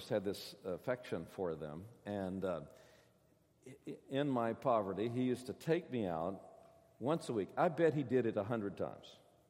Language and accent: English; Fordyce, Arkansas, United States; born there; But when I was just a kid, I was born in Fordyce, Arkansas, which is the end of the Cotton Belt down south and Cotton Belt Railroad down south, a little county seat town.